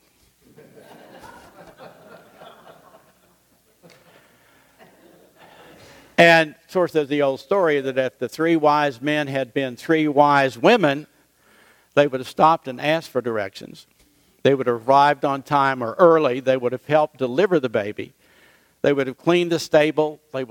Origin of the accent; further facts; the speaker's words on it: West Virginia, United States; Now, when I was growing up in West Virginia, east meant New York City.